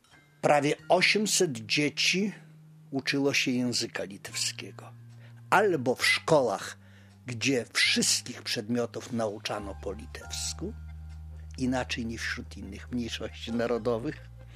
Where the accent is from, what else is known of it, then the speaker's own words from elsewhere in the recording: Bubele, Podlaskie Voivodeship, Poland; born there; Urodziłem się na pograniczu, w takiej wsi niewielkiej, Bubele, która do roku 1941 była prawie zupełnie litewską wsią.